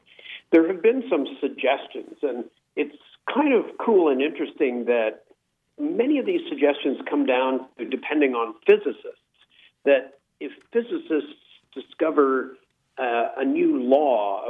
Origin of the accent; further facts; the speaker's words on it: Canada; I say we in quotes here because I'm a Canadian.